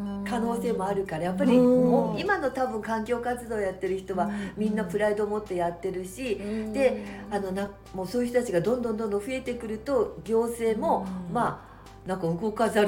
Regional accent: Kyushu, Japan; also born or lived in Yamaguchi; 生まれは山口だけどもう ほぼほぼ九州です。もうちっちゃい時から。

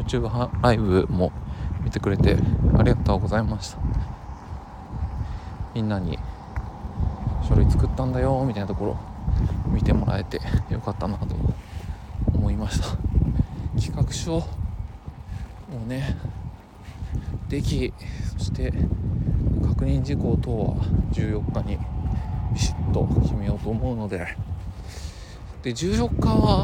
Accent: Yokohama, Kanagawa, Japan; 地元横浜なんで、

